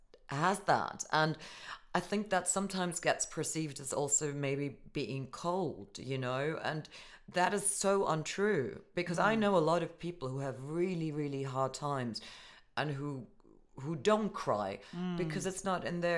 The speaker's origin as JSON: {"language": "English", "country": "Germany", "tie": "born or raised there", "said": "Same growing up in Germany."}